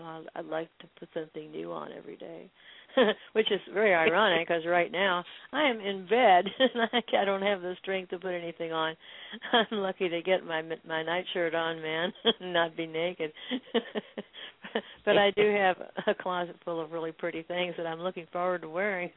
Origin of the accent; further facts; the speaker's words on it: United States; I'm very disillusioned, for instance, about being an American, and yet there is no more patriotic or loving American than I am